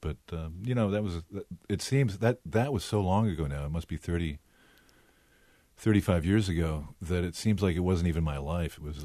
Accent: Detroit, Michigan, United States; Detroit, my dad drove a bus in Detroit, and mom was a housewife. And, Detroit's a hard rabble town.

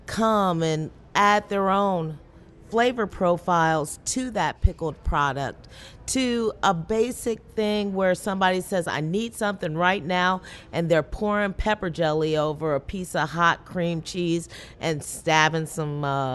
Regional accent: Meridian, Mississippi, United States; I was born in Meridian, Mississippi, to a single mother.

